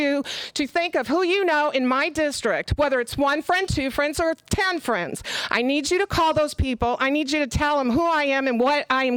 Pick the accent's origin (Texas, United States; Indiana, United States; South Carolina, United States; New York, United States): Indiana, United States; South Bend; I am a Midwest girl born and raised in Indiana, South Bend, Indiana, home of the Fighting Irish, if anybody follows college football.